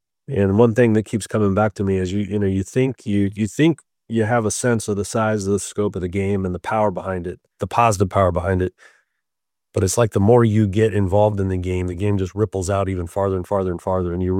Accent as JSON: {"language": "English", "region": "Florida", "country": "United States", "tie": "born or raised there", "said": "growing up in Florida and seeing the landscape of the game change so much over the many decades in Florida"}